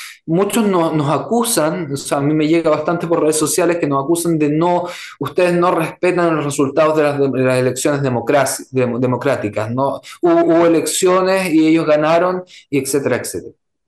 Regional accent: Chile; yo soy chileno

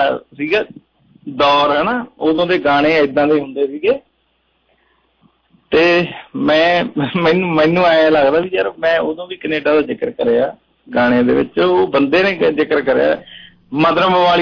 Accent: Dhuri, Punjab, India; also born or lived in Dhura; ਮੇਰਾ ਨਾ ਜਨਮ ਸਾਡਾ ਪਿੰਡ ਧੂਰਾ ਤੇ ਨਾਲ ਹੀ ਧੂਰੀ ਦੇ ਨਾਲ ਹੀ, ਤੇ ਮੇਰੀ ਸੁਰਤ ਜਣੀ ਇੱਥੇ ਧੂਰੀ ਸੰਭਲੀ ਹੈ

